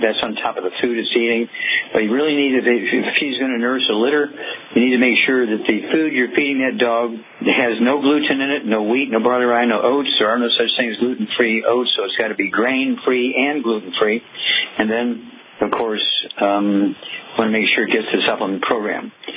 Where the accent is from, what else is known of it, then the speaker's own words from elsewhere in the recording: Missouri, United States; Chuck, let's go to Missouri, my home state, and Louise.